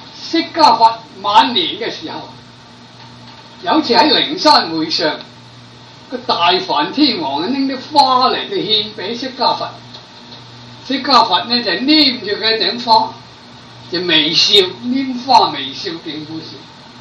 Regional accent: Guangdong, China; 然後我哋個廣東人啊

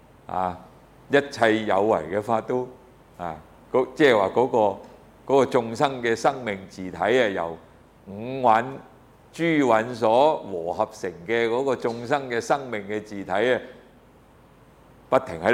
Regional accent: China; 好似我哋中國人咧執住有一個魂魄在我哋嘅身嗰度走出嚟噶嘛

